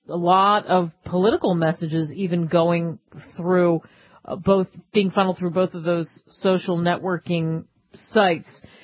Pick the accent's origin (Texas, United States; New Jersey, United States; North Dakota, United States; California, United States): New Jersey, United States; also born or lived in New York; And, you know, I grew up in New Jersey and New York, and the Miss America contest was huge.